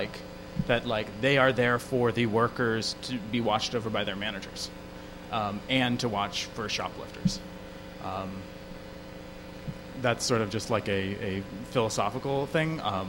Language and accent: English; California, United States; I've been here, you know, I'm from California, I've been here for a week and I've already seen somebody stop and frisk.